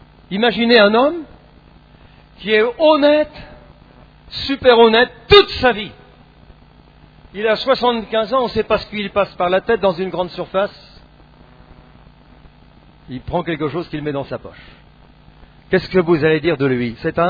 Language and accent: French; Rouen, Normandy, France; Alors que j'arrivais sur Rouen, parce que je suis natif de Rouen